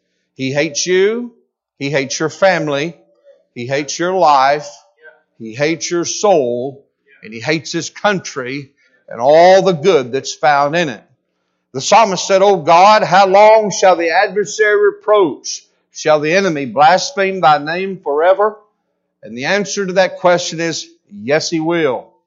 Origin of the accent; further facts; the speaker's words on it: the South, United States; I'm a Southerner, but I love every state I go into.